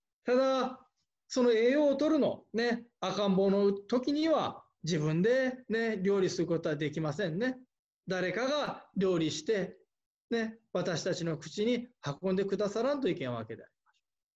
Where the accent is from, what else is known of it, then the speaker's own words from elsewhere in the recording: Hiroshima, Japan; まあ、私広島の出身でありますけれども